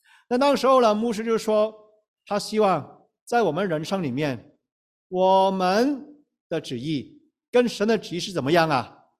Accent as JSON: {"language": "Chinese", "country": "China", "lives_now": "Canada", "said": "我们从中国来到加拿大的时候，我们很多人从中国来到加拿大，英语不是一下飞机就能够说得很流利的"}